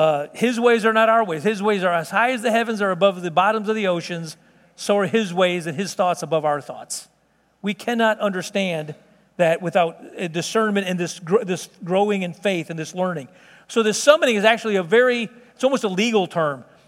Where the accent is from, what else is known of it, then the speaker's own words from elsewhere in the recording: Chicago, Illinois, United States; But, you know, I'm from South Chicago originally. Don't hold that against me. I was a real young kid.